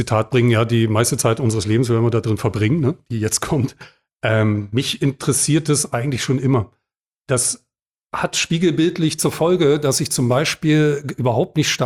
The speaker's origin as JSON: {"language": "German", "town": "Dessau", "region": "Saxony-Anhalt", "country": "Germany", "tie": "born or raised there", "said": "ich bin in Dessau geboren, im Osten groß geworden."}